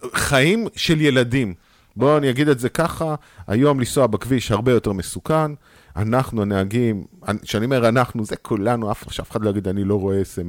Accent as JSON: {"language": "Hebrew", "town": "Kiryat Motzkin", "region": "Haifa District", "country": "Israel", "tie": "born or raised there", "said": "כשאני הייתי ילד, אני ילד קרייתי, גדלתי בקרית מורצקי"}